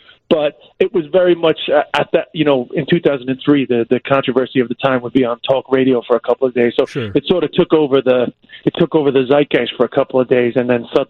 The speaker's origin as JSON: {"language": "English", "country": "United States", "lives_now": "Ireland"}